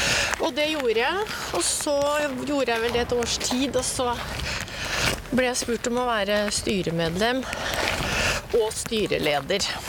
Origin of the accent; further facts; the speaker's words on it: Jessheim, Akershus, Norway; moved away as an adult; also born or lived in Hamar / Nittedal / Hakkadal; Og så har jeg bodd litt sånn Nittedal og Hakkadal. Og så flyttet vi til Jessheim da jeg var 7 år og skulle begynne på skolen. Mm. Og der bodde jeg til jeg var 18-19 og flyttet hjemmefra for å studere.